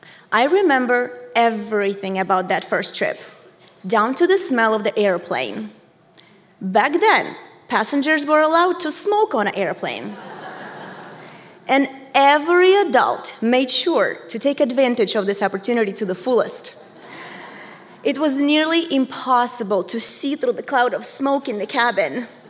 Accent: Angarsk, Irkutsk Oblast, Russia; English is a second language; I was born in Angarsk, a small town in Siberia, where the most popular activity was ice skating.

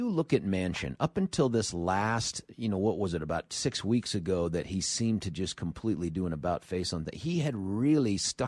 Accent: Lakewood, United States; No, and I grew up in Lakewood. So, I mean, Mayor Paul, I think, is doing a bang-up job.

